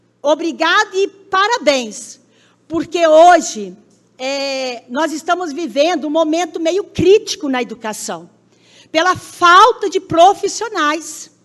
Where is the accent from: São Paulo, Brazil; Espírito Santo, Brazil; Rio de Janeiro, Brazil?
Espírito Santo, Brazil; Itarana; eu também sou de Itarana. Então, toda a minha vida estudantil foi em Itarana. Mas quando eu vim para Santa Maria, em 95, primeiro ano que eu comecei a trabalhar aqui em Santa Maria de Itibá